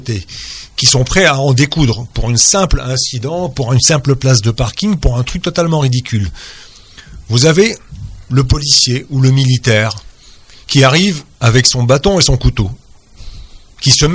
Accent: Lebanon; moved away; je n'ai pas vécues directement au Liban, puisque j'ai quitté mon pays d'origine depuis 40 ans

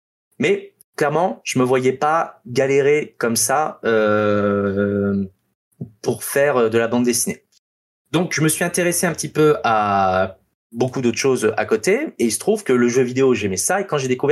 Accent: France; born there; also born or lived in Africa; moi, je suis né en France, mais j'ai pas vécu en France la majorité de ma vie. Moi, j'ai vécu 15 ans en Afrique.

